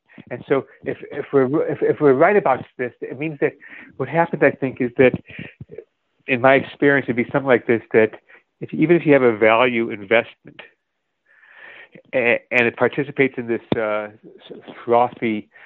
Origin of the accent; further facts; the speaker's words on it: Chicago, Illinois, United States; now in New York, United States; I live in New York. I grew up in Chicago, I learned how to drive as soon as I could, and drove sometimes for jobs.